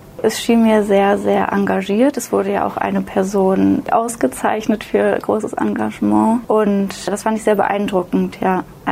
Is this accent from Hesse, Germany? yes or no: yes; Kassel, Hesse, Germany; now in Berlin, Germany; ich bin 21 Jahre alt und ich komme aus Kassel. Das ist circa in der Mitte von Deutschland, in der Nähe von Frankfurt, aber ich stehe jetzt in Berlin.